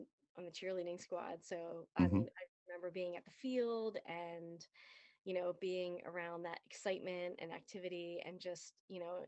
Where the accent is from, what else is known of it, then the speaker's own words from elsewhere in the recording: King of Prussia, Pennsylvania, United States; now in Plymouth Meeting, United States; So I didn't move that far from where I grew up. So I'm in Pennsylvania. And I grew up in King of Prussia, mm-hmm. by the infamous King of Prussia Mall.